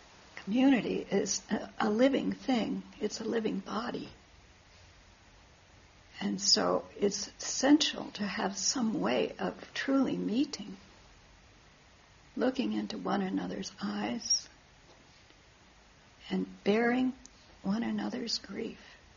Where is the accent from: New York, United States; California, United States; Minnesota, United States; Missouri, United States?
Missouri, United States; I came from Missouri. There are different flowers here.